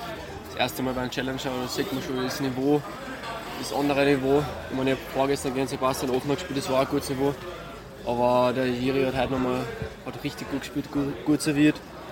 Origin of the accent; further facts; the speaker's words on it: Salzburg, Austria; Ja, genau, ich bin Salzburger.